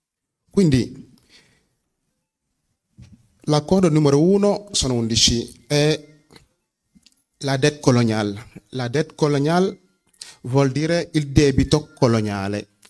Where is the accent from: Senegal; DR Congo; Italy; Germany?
Senegal; sono senegalese del partito dei patrioti africani del Senegal per l'etica, il lavoro e la fratellanza.